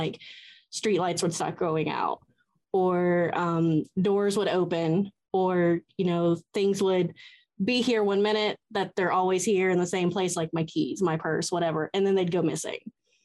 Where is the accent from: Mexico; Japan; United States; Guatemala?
United States; Atlanta, Georgia; I am from Atlanta, yeah.